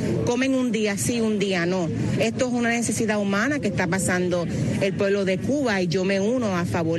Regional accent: Puerto Rico; a pesar de que soy boricua, ¿verdad?

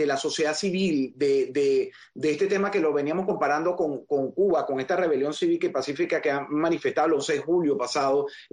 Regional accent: Venezuela; como venezolano y como periodista

